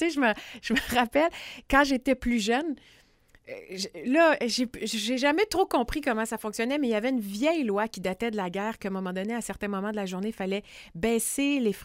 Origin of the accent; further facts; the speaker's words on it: Sherbrooke, Quebec, Canada; now in Quebec City, Canada; Oui, je suis native de Sherbrooke. Ben, je suis née là. Puis, je me suis envenue à Québec après mon bac.